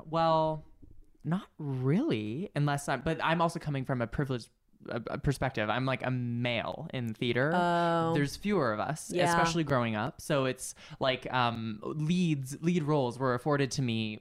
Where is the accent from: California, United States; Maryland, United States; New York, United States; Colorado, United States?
California, United States; I grew up in the Bay Area. So it's a very like accepting place, but I was still so petrified.